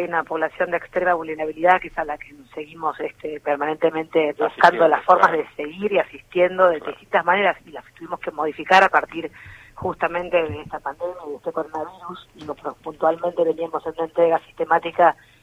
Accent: La Plata, Buenos Aires Province, Argentina; Yo soy de La Plata, vos sabés que yo soy concejal ad honorem de la ciudad capital de la provincia de Buenos Aires

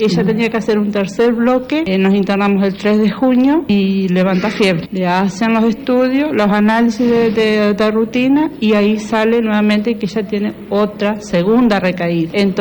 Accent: Ubajay, Entre Ríos, Argentina; Nosotros somos de Ubajay, departamento Colón

